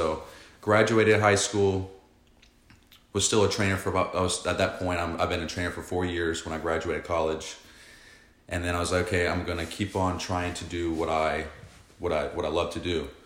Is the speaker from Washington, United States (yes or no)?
no; Savannah, Georgia, United States; Born and raised in Savannah, Georgia.